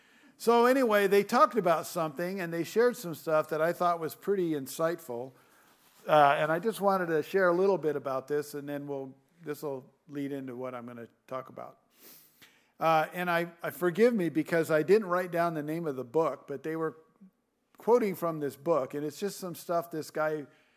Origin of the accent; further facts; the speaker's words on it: California, United States; when I was growing up in California